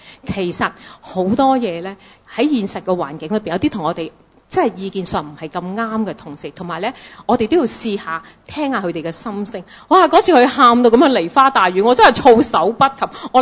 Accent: Guangdong, China; 佢我哋廣東人話齋咧，佢把口衰啊。

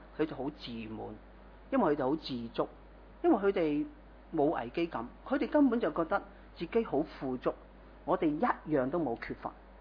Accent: Hong Kong; 在我们香港人来看，或者某些议员来就觉得是很多钱

